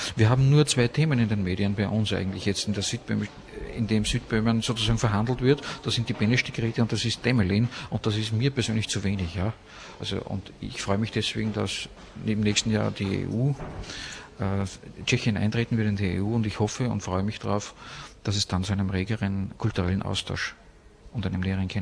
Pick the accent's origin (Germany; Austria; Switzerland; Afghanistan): Austria; Linz, Upper Austria; Ich komme aus Linz. Zur Grenze sind es nicht mal 40 Kilometer.